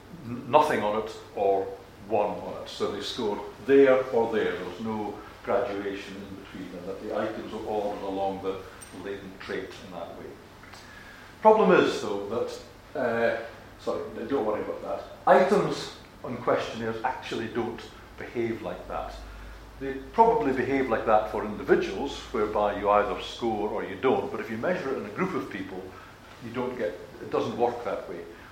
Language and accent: English; Scotland, United Kingdom; So I'm Scottish, so I always use this example.